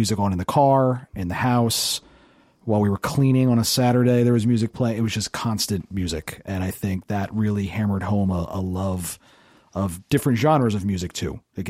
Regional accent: New Jersey, United States; also born or lived in Arizona / California; now in Connecticut, United States; No, I'm a transplant. I had a very transient childhood. Most of my growing up in New Jersey, Jersey Shore area, to be exact.

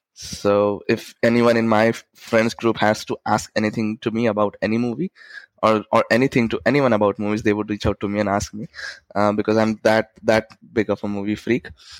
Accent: Aurangabad, Maharashtra, India; now in Mumbai, India; it's my first generation in Mumbai. My hometown is Aurangabad, which is about 250 miles from Mumbai. And I stay with my mother.

